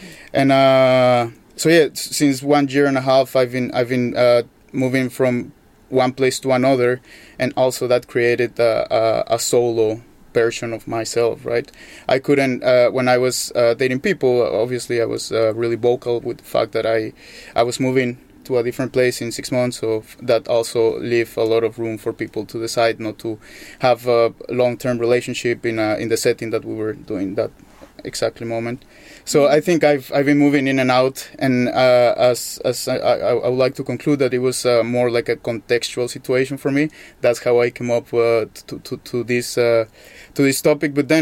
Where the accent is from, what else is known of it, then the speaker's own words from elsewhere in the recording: Mexico; English is a second language; moved away as an adult; also born or lived in Europe; now in Norway; I'm moving to Norway. And I grew up in Mexico. I grew up in a conservative house.